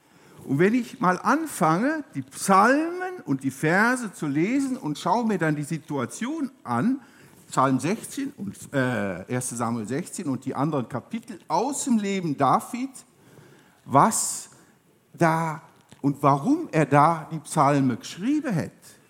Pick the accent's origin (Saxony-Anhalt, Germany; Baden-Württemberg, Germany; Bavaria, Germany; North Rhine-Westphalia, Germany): North Rhine-Westphalia, Germany; Cologne; Ich komme hier oben aus Köln, aus der evangelischen Landeskirche, das ist so mein Background.